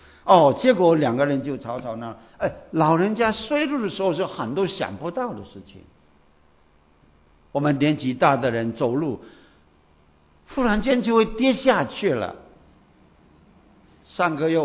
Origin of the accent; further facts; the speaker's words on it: Indonesia; accent: Indonesian English; 我说不是不是，我是印尼的英文